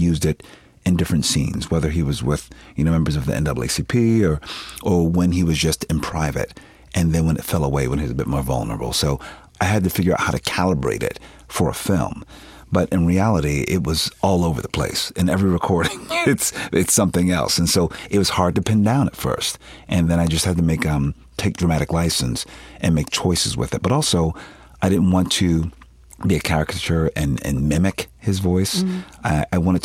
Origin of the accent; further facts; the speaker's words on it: Philadelphia, Pennsylvania, United States; I'm from Philadelphia. We don't sound like that.